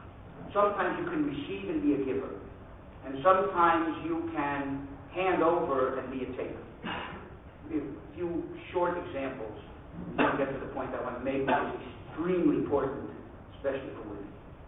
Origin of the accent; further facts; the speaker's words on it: Miami, Florida, United States; I grew up in Miami, and he used to spend his winters in Miami.